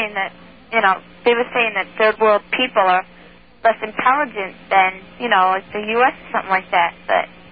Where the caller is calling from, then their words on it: Sound Beach, New York, United States; Sound Beach.